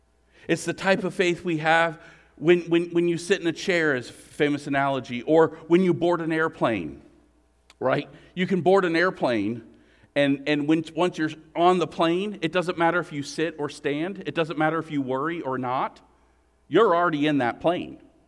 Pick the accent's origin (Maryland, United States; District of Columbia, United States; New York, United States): Maryland, United States; I'm from Maryland. I'm from the D.C. area. Please don't judge me. It's just where I was born.